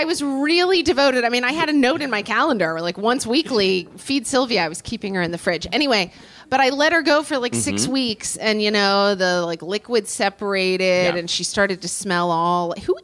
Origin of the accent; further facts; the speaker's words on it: Oklahoma, United States; I grew up in Oklahoma.